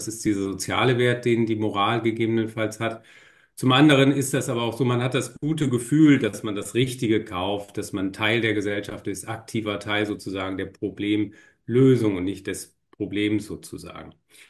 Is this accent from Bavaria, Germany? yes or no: no; Wettringen, North Rhine-Westphalia, Germany; Das lässt sich nicht vermeiden, wenn man aus dem Münsterland kommt, aus einer kleinen Gemeinde mit 6000 Einwohnern. Wettringen, das ist mein Heimatort.